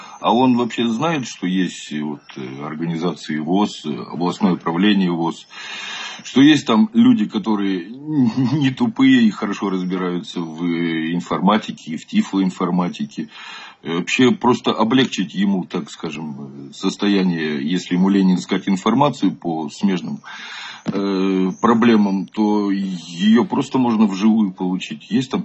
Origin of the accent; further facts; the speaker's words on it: Chelyabinsk, Chelyabinsk Oblast, Russia; Я из Челябинска.